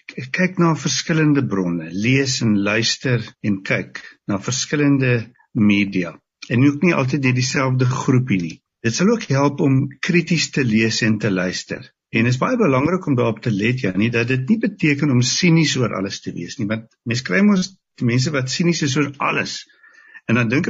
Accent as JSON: {"language": "Afrikaans", "town": "Kleinmond", "region": "Western Cape", "country": "South Africa", "said": "van Kleinmond."}